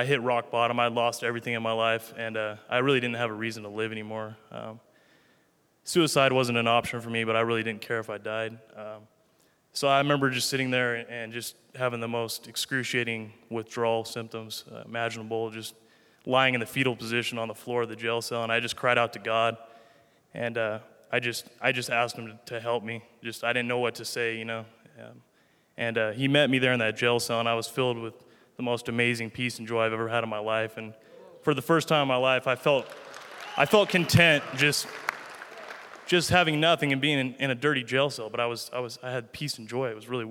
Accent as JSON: {"language": "English", "region": "California", "country": "United States", "said": "I'm from California."}